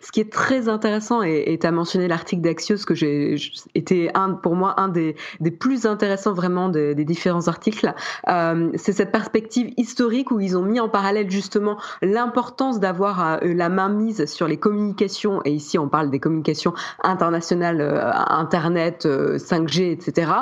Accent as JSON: {"language": "French", "country": "France", "said": "Parce qu'en fait, nous, on n'est pas américains. on est français"}